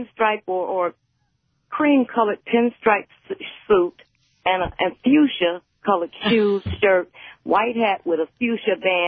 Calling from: Detroit, Michigan, United States

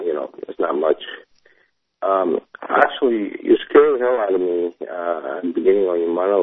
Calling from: Miami, Florida, United States; Good evening, Mike. Thank you for taking my call. I'm from Miami.

